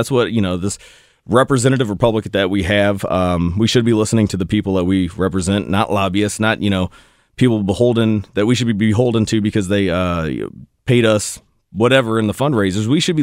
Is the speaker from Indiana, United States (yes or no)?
no; Ferguson, Missouri, United States; I grew up in Ferguson, Missouri, and I have a farm in Fayette, Missouri